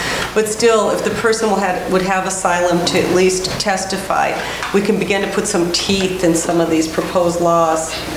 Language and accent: English; El Paso, Texas, United States; I grew up on a border town. I grew up in El Paso, Texas, and that was extremely common.